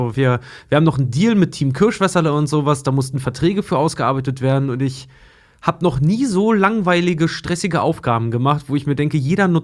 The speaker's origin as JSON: {"language": "German", "country": "Netherlands", "said": "Ich bin Holländer."}